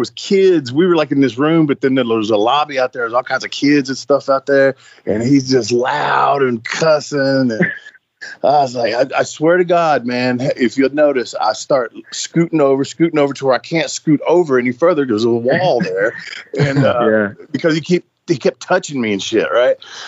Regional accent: Nashville, Tennessee, United States; But I wrestled the Gaylord and the Municipal and the fairgrounds all in my hometown of Nashville.

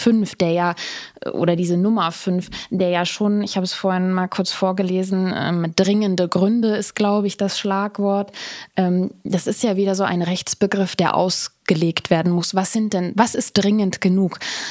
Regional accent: Germany; die uns als Deutsche ja immer noch so bewegt

